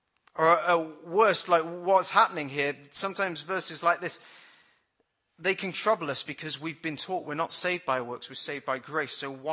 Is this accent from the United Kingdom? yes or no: yes; United Kingdom; The issue is further compounded by being British